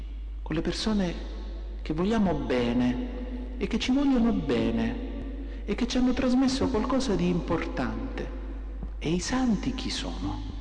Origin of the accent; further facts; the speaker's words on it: Acireale, Sicily, Italy; Io sono di Acireale, lo sapete.